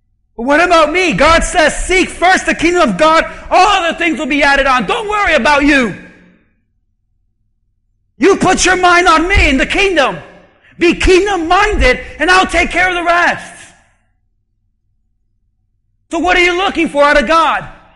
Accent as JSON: {"language": "English", "town": "Hialeah", "region": "Florida", "country": "United States", "said": "It's like when I tell people I'm from Hialeah, they're like, this guy is a ref. Don't trust him. He's from Hialeah. Be careful with that one. He's from Hialeah. We're from Kendall. It's different."}